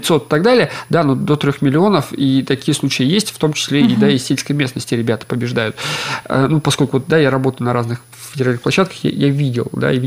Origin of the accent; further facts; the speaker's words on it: Kopyevo, Khakassia, Russia; now in Krasnoozernoe, Russia; я сейчас живу в Красноозерном, да, а сам я родом из Копьева, это Орджоникидзевский район, это самый север Хакасии.